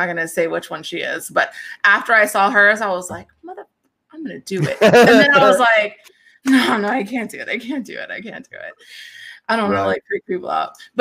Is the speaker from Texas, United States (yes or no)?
yes; Texas, United States; I'm sure you all can tell by my accent, I was born and raised in Texas